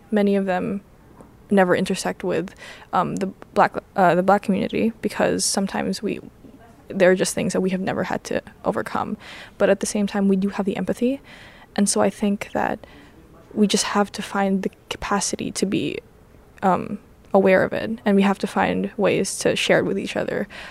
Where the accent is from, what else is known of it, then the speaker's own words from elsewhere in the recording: Philippines; because I'm Filipino